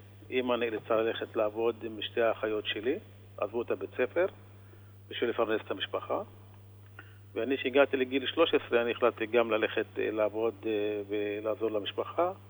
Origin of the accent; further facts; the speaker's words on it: Acre, Northern District, Israel; אני נולדתי אחרי 6 בנות.